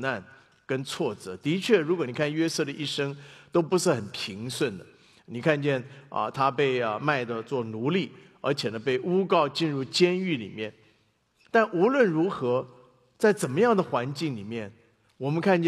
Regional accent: China; 你知道我们中国人一向是非常看重祝福的

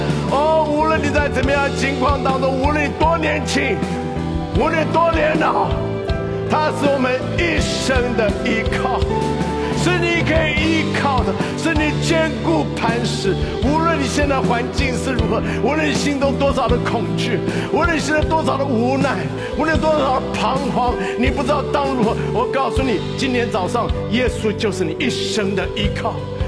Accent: China; 多少说我们中国人每次遇到问题就想靠自己的力量来解决

